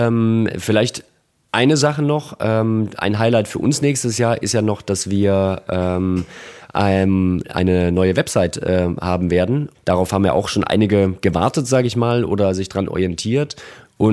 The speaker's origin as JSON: {"language": "German", "town": "Erfurt", "region": "Thuringia", "country": "Germany", "tie": "born or raised there", "said": "Erfurt, meine Heimatstadt"}